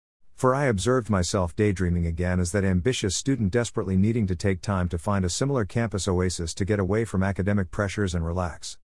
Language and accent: English; Akron, Ohio, United States; I recall growing up in Greater Akron reading news snippets about small schools such as Wittenberg, Mount Union, Denison, and Oberlin, primarily during basketball season.